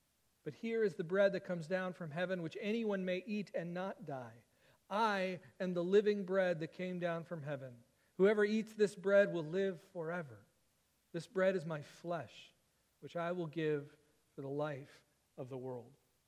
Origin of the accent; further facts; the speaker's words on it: Wisconsin, United States; most of you know that I grew up in Wisconsin.